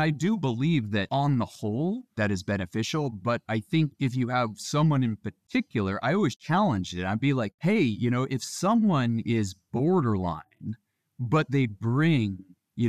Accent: United States; But I think that we, you know, as an American, I think the country was rallying around a cause like

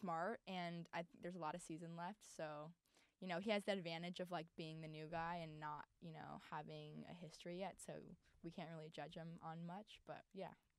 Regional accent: Los Angeles, California, United States; I am an LA native. I'm from Los Angeles, so that has been my team growing up.

